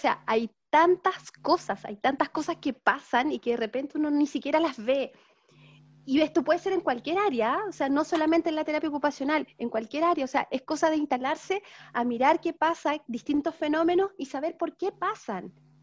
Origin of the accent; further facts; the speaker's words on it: Chile; yo siento que nosotros, como chilenas, chilenos, tenemos una cultura particular